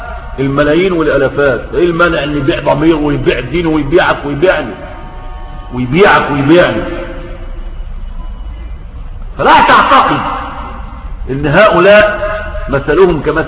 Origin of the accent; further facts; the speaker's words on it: Egypt; ولم تقع ان راجل عندنا في مصر جوز بنته عندها 12 سنة